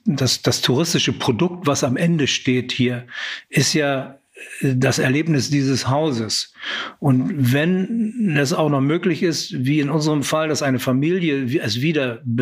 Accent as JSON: {"language": "German", "region": "Mecklenburg-Vorpommern", "country": "Germany", "tie": "born or raised there", "also_born_or_lived": "West Germany", "said": "Ich bin ja zwar in Mecklenburg groß geworden, aber bin ja dann im Westen gewesen. Also mich bezeichnet man dann immer als Wossi, ne? Also weder Wessi noch Ossi, sondern Wossi."}